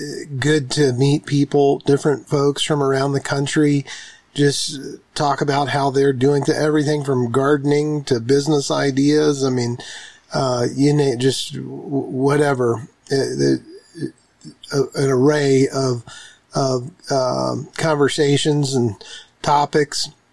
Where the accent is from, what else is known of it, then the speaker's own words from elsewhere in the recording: Idaho, United States; Yeah, I'm from North Idaho. This is my sixth year being here at the Burning Bush Festival.